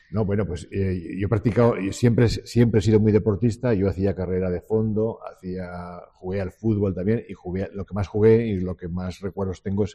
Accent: Cutanda, Aragon, Spain; en la recreación de la batalla de Cutanda, que es mi pueblo, que es el barrio de Calamocha

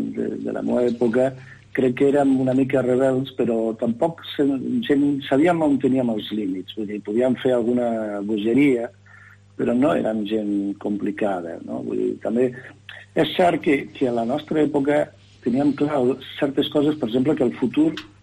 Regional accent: Lleida, Catalonia, Spain; Lleida capital, he viscut sempre, o vaig viure sempre a l'Enric Granados

